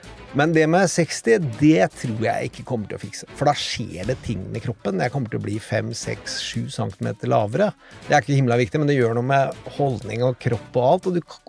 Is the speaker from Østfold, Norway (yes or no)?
yes; Østfold, Norway; det var en god del smuglersprit der jeg vokste opp, i Indre Østfold på 80-tallet.